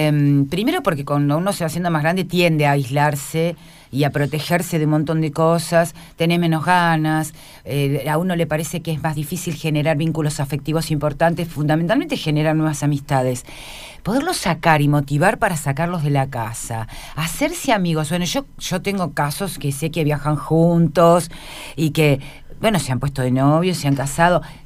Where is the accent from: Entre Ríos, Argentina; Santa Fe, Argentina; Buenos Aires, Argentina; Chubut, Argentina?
Buenos Aires, Argentina; Yo me crié en Buenos Aires. Hago esto autorreferencial porque en Buenos Aires vos vivís en un departamento.